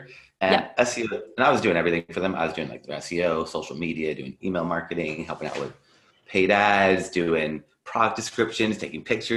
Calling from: Los Angeles, California, United States; I am in Los Angeles, California.

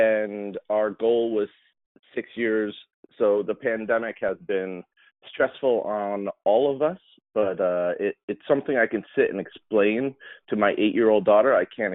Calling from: Pennsylvania, United States; I am in northeastern Pennsylvania, just outside of Scranton, which is famous, of course, for The Office

